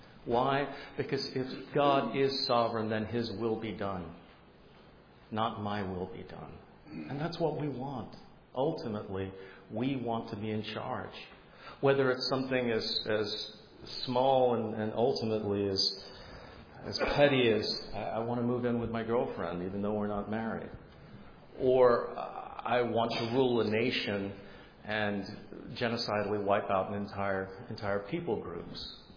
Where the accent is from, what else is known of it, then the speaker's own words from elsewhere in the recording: England, United Kingdom; I'd been raised as an English kid in the middle of an Irish Roman Catholic neighborhood